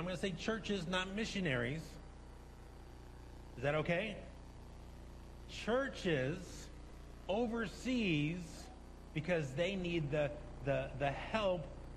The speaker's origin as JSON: {"language": "English", "country": "United States", "said": "Hey, I'm from America. I've done lots of events that I didn't do a good job."}